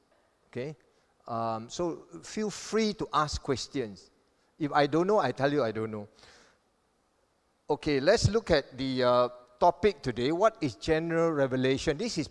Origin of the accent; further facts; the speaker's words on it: Kelantan, Malaysia; When I was growing up in the East Coast in Kelantan, I had this personal dilemma